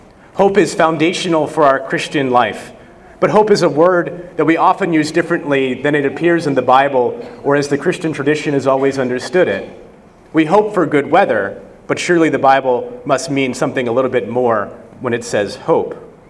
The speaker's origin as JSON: {"language": "English", "town": "Baltimore County", "region": "Maryland", "country": "United States", "said": "Now, I wasn't going to get into the fact that I'm actually from Baltimore County, and that's pretty different than Baltimore City."}